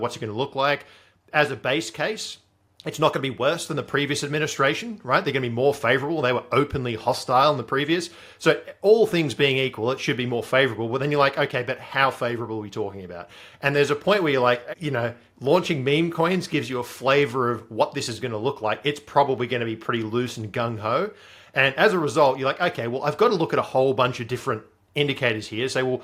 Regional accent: Australia; as an Australian, I kind of watch the US political arena from afar.

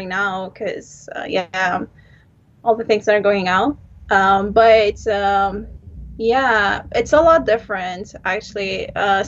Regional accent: Kabul, Afghanistan; English is a second language; also born or lived in Iran; now in Canada; Okay, I grew up in Kabul. I studied like two classes, like first classes in Iran. Then we, like after Taliban left like Kabul, then like we came back to Afghanistan. I was in Afghanistan for like till grade like 11.

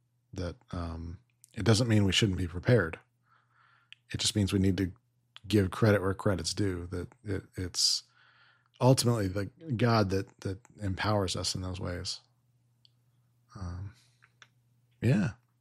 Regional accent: Colorado, United States; What is going on in my home state, or my former home state that I've disowned at this point, of Colorado

